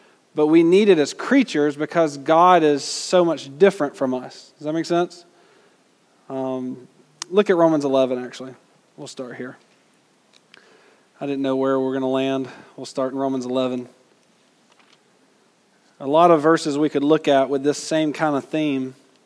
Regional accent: Georgia, United States; Like, I'm from Georgia.

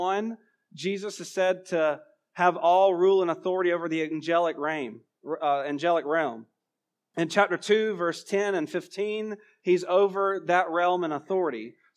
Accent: Georgia, United States; You got to remember I'm from Georgia

